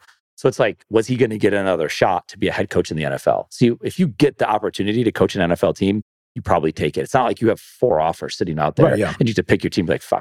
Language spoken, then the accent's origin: English; Buffalo, New York, United States; We're very defensive. We're very ownership. We're like, I'm from Buffalo.